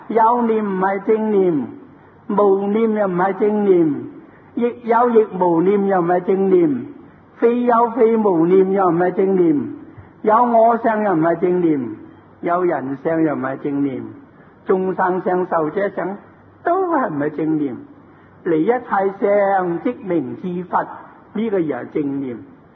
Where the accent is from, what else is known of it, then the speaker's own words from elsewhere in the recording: Guangdong, China; 他是湖南话，我是广东人，广东人唔懂湖南话。